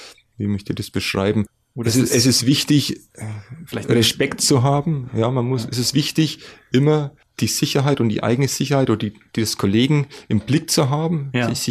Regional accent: Bavaria, Germany; Also meine Heimat, ich bin aufgewachsen im Frankenwald. Hm. Und es ist ja eine ganz typische Region für Oberfranken.

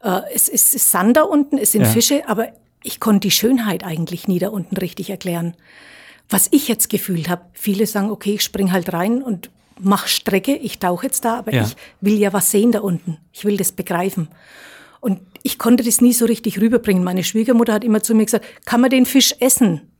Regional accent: Goldkronach, Bavaria, Germany; ich komme aus Goldkronach, bin verheiratet

